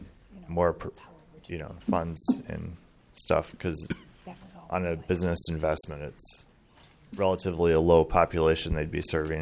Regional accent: Excelsior, Minnesota, United States; I'm from Excelsior, Minnesota, and I'm 28 years old.

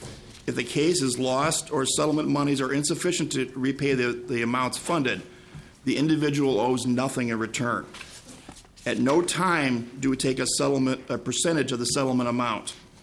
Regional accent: Brooklyn Center, Minnesota, United States; Happy to be back here today in Minnesota, and in fact, I grew up in Brooklyn Center.

